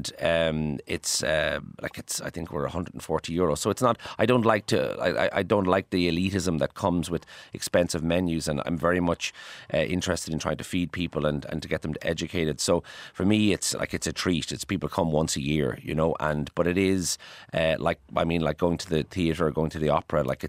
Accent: Maynooth, Kildare, Ireland; I grew up in Maynooth, like eating Rice Krispies and Cocoa Pops.

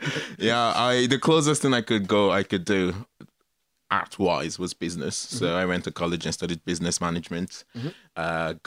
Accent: Port Harcourt, Rivers, Nigeria; now in Ireland; Born and bred in Nigeria, Port Harcourt, River State. But we're Igbos. Port Harcourt is technically still Igbo. Like, people are like, we're close enough. So, but from Anambra State. And every year, like every Christmas, we'll go back

